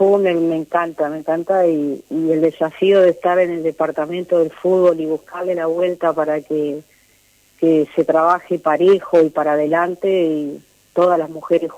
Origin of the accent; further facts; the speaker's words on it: Gualeguaychú, Entre Ríos, Argentina; Soy de Gualeguaychú.